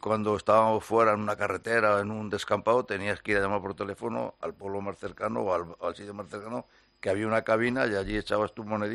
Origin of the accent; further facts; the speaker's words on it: Madrid, Community of Madrid, Spain; born there; Yo nací en Madrid, en la calle de La Paloma. Estuve bautizado en la iglesia de La Paloma. Hace ya muchos años.